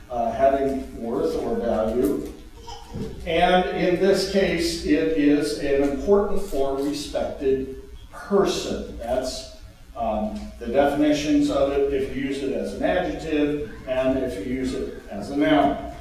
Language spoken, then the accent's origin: English; Ohio, United States; But that's where I currently live. I'm from Ohio, so I have two strikes against me, probably.